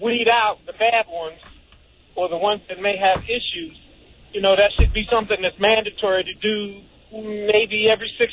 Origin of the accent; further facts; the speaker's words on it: Orlando, Florida, United States; now in Miami, United States; Well, yeah, I'm from Orlando, but I'm actually working in Miami.